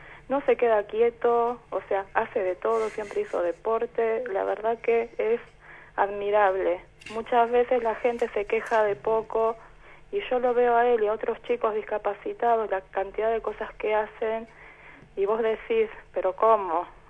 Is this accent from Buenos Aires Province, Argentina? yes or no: yes; Morón, Buenos Aires Province, Argentina; Yo soy de Morón, de Buenos Aires